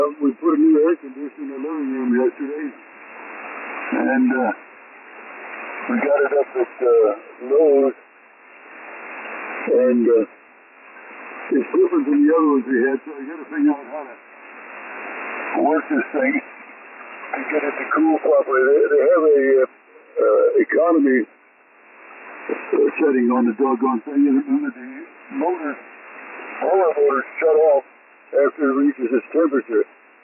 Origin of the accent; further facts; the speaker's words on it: Syracuse, New York, United States; We're from Syracuse over, so we missed it completely.